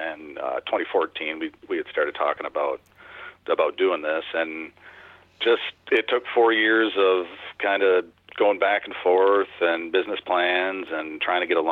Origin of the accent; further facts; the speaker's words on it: Oregon, Wisconsin, United States; We both went to school in Oregon, South Madison. We grew up in Oregon and met each other in seventh grade